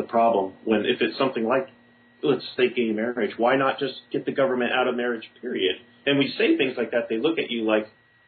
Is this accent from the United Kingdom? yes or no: no; United States; I noticed, being an American, that I noticed that a lot of Americans focus